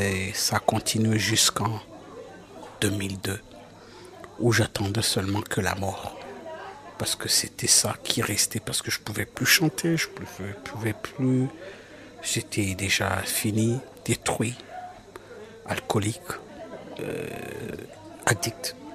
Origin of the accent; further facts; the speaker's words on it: Rwanda; born there; Je suis allé au Rwanda en 2007, dans mon village natal, là où j'étais né